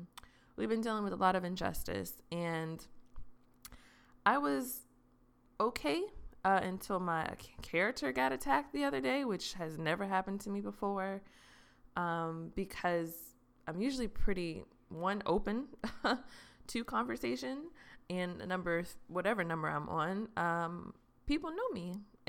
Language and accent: English; Austin, Texas, United States; I'm from Austin, Texas, and I think Austin is wonderful and I love it.